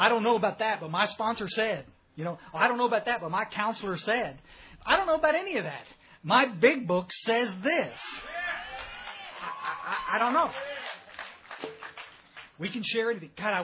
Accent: Texas, United States; also born or lived in Odessa, Texas; I was born out in West Texas, out oil field trash, and we moved to the hill country

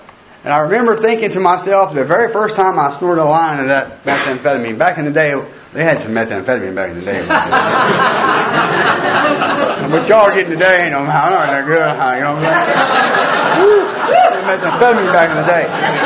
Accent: Pflugerville, Texas, United States; So I was born in Pflugerville, Texas. And I grew up, like I said, around a bunch of drunks, a bunch of convicts.

